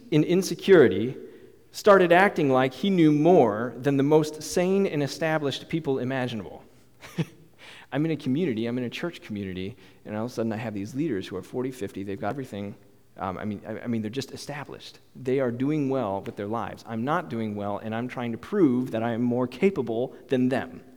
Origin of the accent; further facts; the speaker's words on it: United States; And as an American, we love us some independence, don't we?